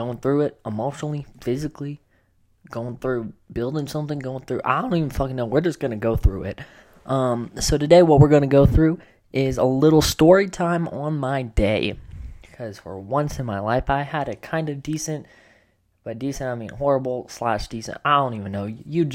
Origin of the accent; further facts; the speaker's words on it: Colorado, United States; currently, I am living in the basement of a house I grew up in Colorado, and I am 22 years old